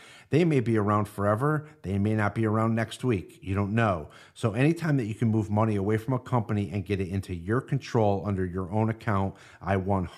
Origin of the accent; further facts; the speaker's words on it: New York, United States; And I'm from New York.